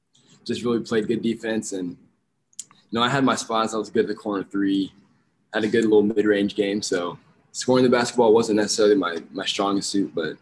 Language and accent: English; Tuscaloosa, Alabama, United States; so my mom was born in Tuscaloosa, and I was born in Tuscaloosa. So we kind of grew up Tide fans